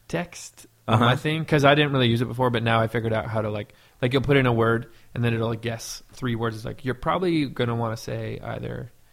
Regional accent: Portland, Oregon, United States; Yeah, they're from Portland. I grew up in Portland.

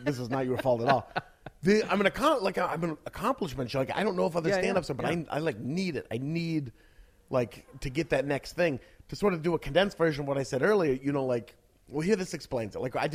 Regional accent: Portland, Oregon, United States; And I'm from Portland, Oregon.

